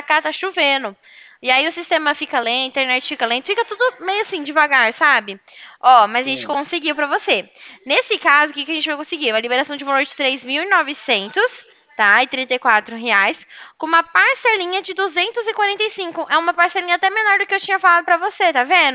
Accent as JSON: {"language": "Portuguese", "town": "Araçatuba", "region": "São Paulo", "country": "Brazil", "said": "Eu sou de Araçatuba, conhece? É a terra do boi gordo."}